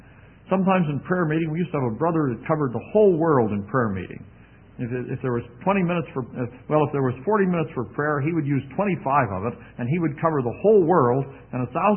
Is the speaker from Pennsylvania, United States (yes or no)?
yes; Pennsylvania, United States; You've got to understand, I was raised near Pittsburgh.